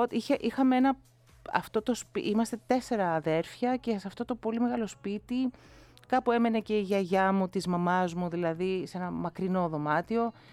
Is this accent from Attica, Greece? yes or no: yes; Kifisia, Attica, Greece; μας έπρεπε να φύγουμε από εκεί, από την Αθήνα, και αγοράσαμε στην Κηφισιά. Και έτσι μεγάλωσα εγώ στην Κηφισιά.